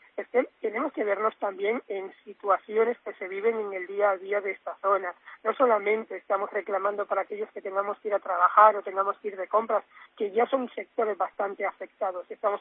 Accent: Plasencia, Extremadura, Spain; now in Carcaboso, Spain; yo soy de Plasencia, pero resido en Carcaboso, con lo cual pues tengo esa doble afección, ¿no? El tener mi negocio en Plasencia y también pues la casa de mis padres y la casa familiar en Plasencia y mi vivienda particular en Carcaboso

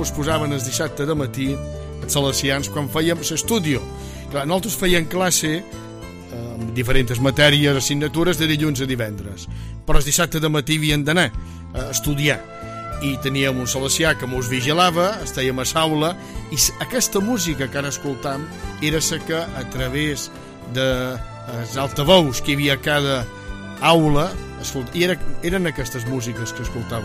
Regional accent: Ferreries, Balearic Islands, Spain; jo fins als 10 anys vaig viure, o vam viure la nostra família a Ferreries. Vull dir, jo som fill de Ferreries

